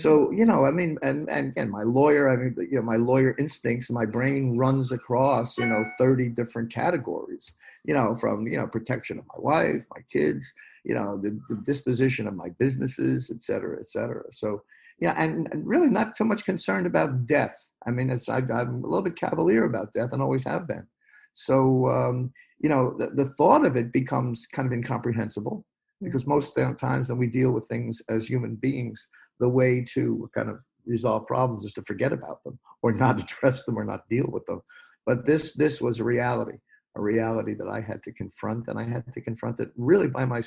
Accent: Basking Ridge, New Jersey, United States; Sloan Kettering had a facility right in my hometown in Basking Ridge, New Jersey.

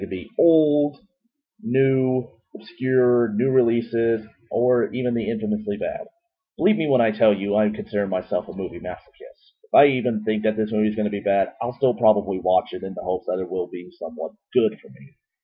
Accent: Oklahoma City, Oklahoma, United States; I'm from Oklahoma City, Oklahoma, and 25 years old.

